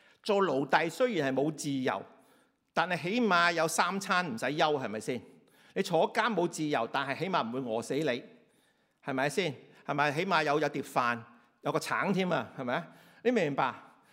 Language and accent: Cantonese; Kowloon City, Kowloon, Hong Kong; 我小時候住九龍城，我屋企人成日都話：千祈就唔好行咗入去城寨。